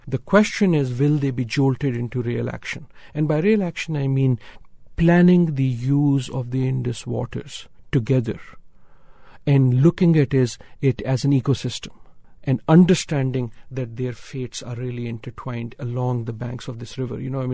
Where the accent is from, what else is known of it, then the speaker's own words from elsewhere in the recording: Pakistan; So here is my, at least what gives me hope as a Pakistani.